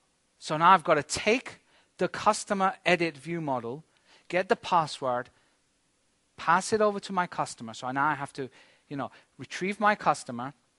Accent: Spain; No, I'm from Spain, so you can pick on me.

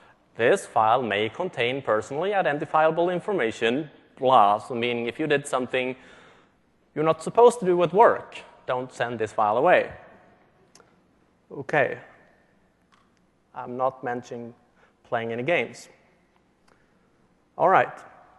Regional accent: Sweden; English is a second language; I'm from Sweden. English is not my native language.

